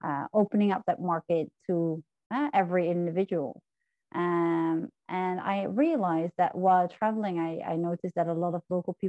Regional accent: Netherlands; I'm from the Netherlands.

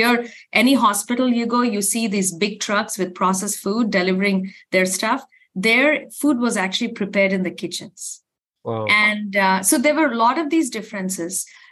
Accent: India; I grew up in India

